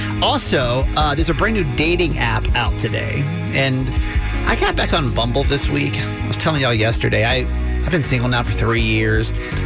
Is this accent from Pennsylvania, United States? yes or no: no; Georgia, United States; And so I grew up in Georgia. I'm kind of used to this.